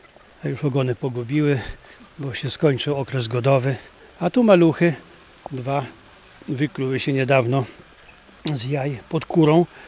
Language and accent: Polish; Tyszowce, Lublin Voivodeship, Poland; bo ja pochodzę z Tyszowiec. Jako dzieciak pamiętam